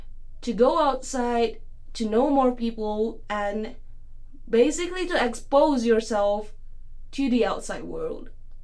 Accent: Borneo, Malaysia; And one special thing or one interesting facts that we often get from the people in Peninsula, from the people Peninsula here is that, are we people in Borneo State really living on

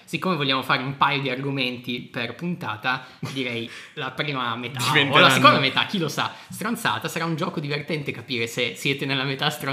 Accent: Piedmont, Italy; Il problema è che noi siamo piemontesi

